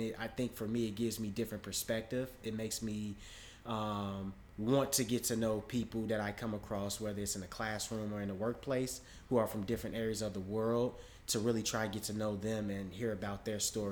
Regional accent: Chicago, Illinois, United States; Like, growing up in Chicago, never been international until several years after undergrad, it was important for me to get some exposure to different cultures

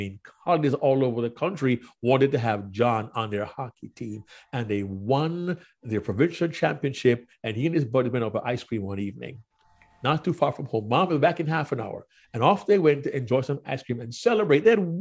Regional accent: Jamaica; growing up in Jamaica, we didn't always have TV and movies

